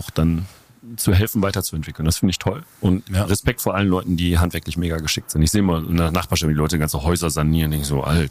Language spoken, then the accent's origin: German; North Rhine-Westphalia, Germany; moved away as an adult; Ich bin aus NRW weg, wegen der guten Universitäten in Bayern und habe dann dort Unterschlupf gefunden